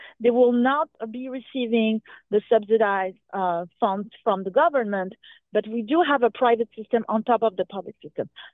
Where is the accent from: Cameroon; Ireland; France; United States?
France; I'm originally from France